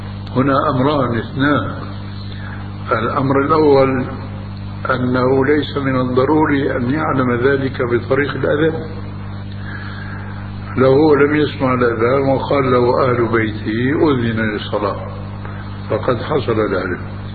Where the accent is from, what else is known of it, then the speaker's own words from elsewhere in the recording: Syria; now in Jordan; وفي عندنا في سوريا